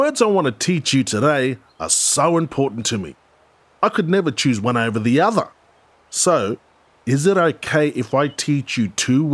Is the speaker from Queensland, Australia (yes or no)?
yes; Saibai, Queensland, Australia; Strait and to my island home, Saibai.